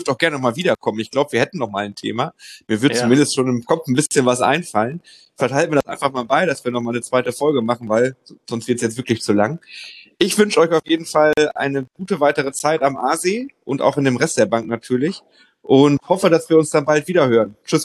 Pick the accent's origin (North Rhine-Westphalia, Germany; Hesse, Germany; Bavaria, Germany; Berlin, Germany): North Rhine-Westphalia, Germany; Oh, das lässt man sich als Westfale ja auch nicht zweimal sagen.